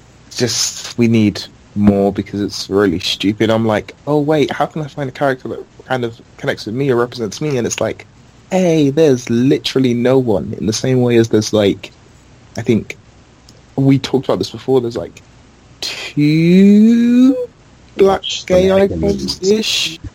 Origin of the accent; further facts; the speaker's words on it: United Kingdom; I'm not rude. I'm British.